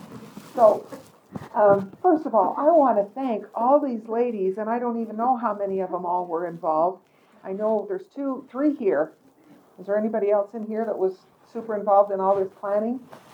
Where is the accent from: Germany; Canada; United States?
Canada; Sterling, Alberta; I'm always from Sterling, Alberta.